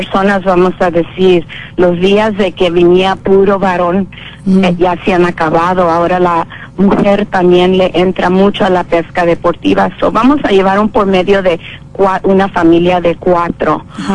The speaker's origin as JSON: {"language": "Spanish", "town": "Navojoa", "region": "Sonora", "country": "Mexico", "tie": "born or raised there", "also_born_or_lived": "United States", "lives_now": "Los Cabos, Mexico", "said": "Yo llegué aquí en Los Cabos, soy originaria de Navojoa, Sonora, México, y estudié toda mi juventud en los Estados Unidos. Llegué aquí en 1976, cuando había mi población en Cabo San Lucas."}